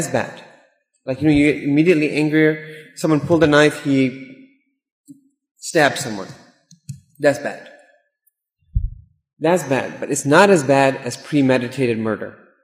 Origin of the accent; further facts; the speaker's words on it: Chicago, Illinois, United States; I mean, I grew up in Chicago. So it's like politics central.